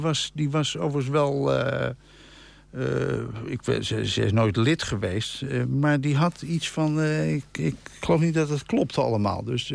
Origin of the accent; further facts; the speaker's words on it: Haarlem, North Holland, Netherlands; accent: Haarlem dialect; Ik sprak natuurlijk plat Haarlems, gecombineerd met een Zaanse accenten.